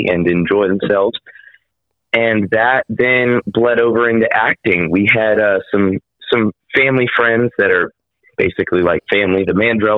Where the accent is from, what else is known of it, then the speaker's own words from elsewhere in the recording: Nashville, Tennessee, United States; I was born in Nashville, mm-hmm. and my parents owned a restaurant in Nashville, and it was called the Nashville Palace.